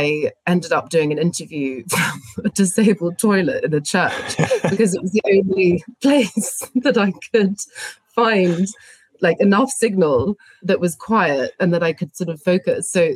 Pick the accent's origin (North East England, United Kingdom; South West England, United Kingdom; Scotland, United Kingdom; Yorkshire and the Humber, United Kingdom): Scotland, United Kingdom; I'm from Scotland. My family, my dad's, you know, been here for a long time. His family date back in Scotland a long way.